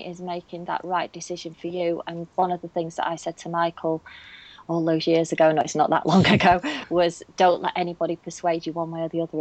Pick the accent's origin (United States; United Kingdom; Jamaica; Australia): United Kingdom; the north of England; now in Teignmouth, United Kingdom; You may tell from my accent that originally I am from the north of England, but for the past 2 years I've been living in Teignmouth in Devon. I'm about a 10-minute walk from the sea